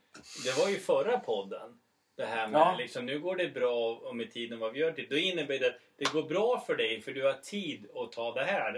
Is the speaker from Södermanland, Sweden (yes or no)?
yes; Södermanland, Sweden; accent: Södermanland dialect; Men min sörmländska.